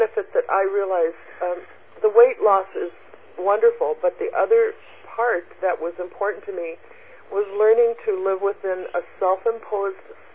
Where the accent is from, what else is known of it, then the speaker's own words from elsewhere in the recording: the South, United States; I grew up in the South. We had a lot of carbohydrates and a lot of butter and cream and all of that from the farm.